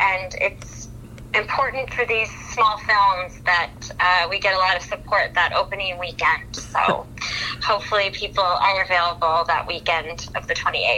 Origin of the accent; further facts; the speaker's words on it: Massachusetts, United States; and I grew up in Massachusetts near where the March sisters grew up, so the story has always been important to me.